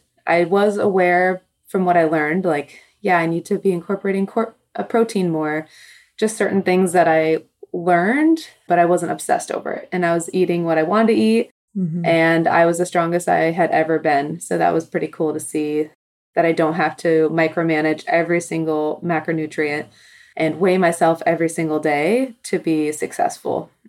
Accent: South Dakota, United States; also born or lived in Arizona; I grew up in South Dakota. So It was a small town. Everyone played every sport.

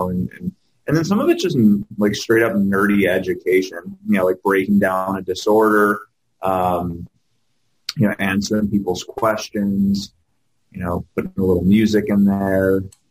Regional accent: Chicago, Illinois, United States; moved away as an adult; now in Minneapolis, United States; My background, I'm from Chicago originally, moved up to Minneapolis about over 10 years ago now to finish up school.

